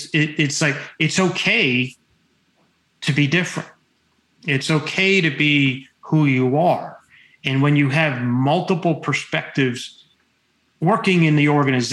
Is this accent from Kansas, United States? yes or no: no; New Jersey, United States; I grew up in New Jersey. My dad was a steam fitter, blue collar guy. I worked in body shops. I'm just a northern redneck.